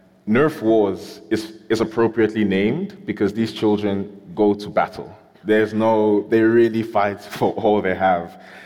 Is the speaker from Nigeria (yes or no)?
yes; Nigeria; also born or lived in South Africa; now in Canada; I am Nigerian, as some of you might have guessed by my name.